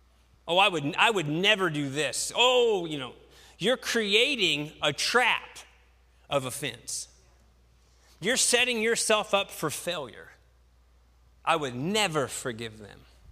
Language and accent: English; West Virginia, United States; I'm from West Virginia, you know, I have a raccoon hat.